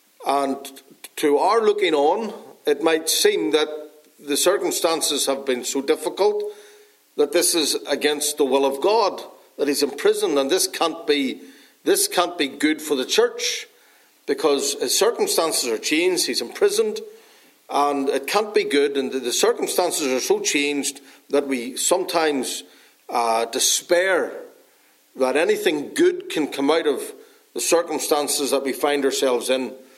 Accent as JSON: {"language": "English", "region": "Northern Ireland", "country": "United Kingdom", "said": "Northern Ireland. That's where I'm from originally, if you can't tell by my accent. From Northern Ireland."}